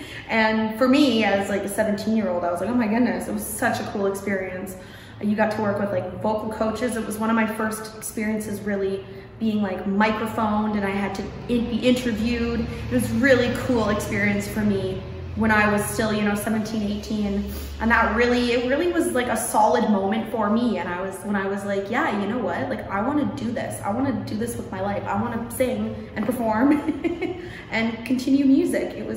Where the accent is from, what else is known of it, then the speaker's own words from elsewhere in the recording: Richmond, British Columbia, Canada; I'm from Vancouver. Well, I grew up in Richmond. You know, I've been in the Lower Mainland my whole life.